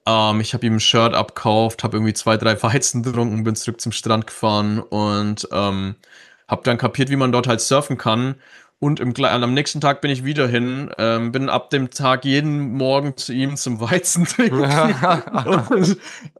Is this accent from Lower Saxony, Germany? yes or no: no; Bavaria, Germany; Also gerade als Bayer, war gar nicht so cool, habe echt viele dumme Kommentare bekommen.